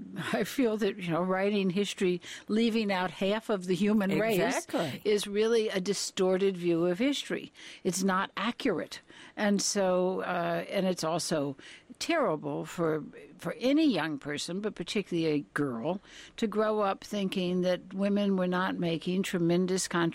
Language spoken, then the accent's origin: English; Washington, District of Columbia, United States; the war, like World War II, which you and I grew up after here in Washington and saw the effects